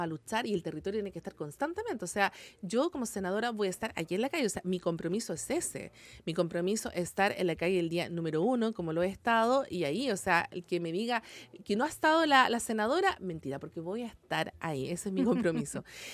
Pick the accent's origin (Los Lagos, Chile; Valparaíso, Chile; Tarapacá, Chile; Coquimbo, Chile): Valparaíso, Chile; nosotros somos la región de Chile, o sea, somos el corazón de Chile. La región, la quinta región es el corazón de Chile.